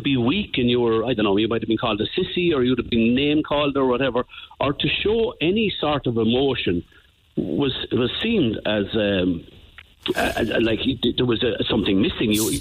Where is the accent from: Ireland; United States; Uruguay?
Ireland; I think, Neil, as an Irishman, and you're a fellow Irishman as well, I was a bit disappointed to be Irish those few days now